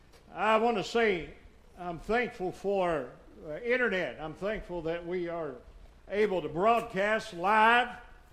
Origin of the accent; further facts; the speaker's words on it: United States; I want to thank God for being an American today.